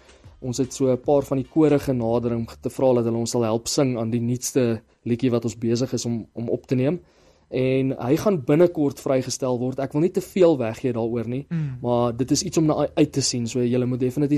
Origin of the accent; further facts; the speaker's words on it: Free State, South Africa; die Vrystaat is maar waar ek vandaan kom, is my plek hierdie, so ek is definitief een cheetah.